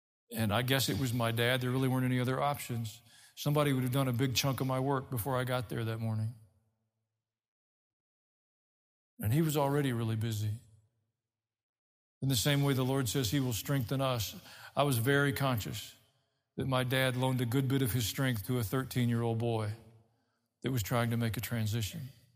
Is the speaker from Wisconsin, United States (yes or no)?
no; Tennessee, United States; I grew up in Middle Tennessee. Most of you know that. My dad was a veterinarian. Pretty normal.